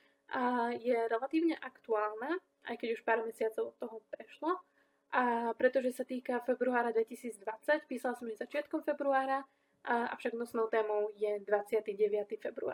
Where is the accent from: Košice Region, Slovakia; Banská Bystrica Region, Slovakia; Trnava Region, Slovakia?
Košice Region, Slovakia; Košice; pochádzam z Košíc a pracujem v redakcii časopisu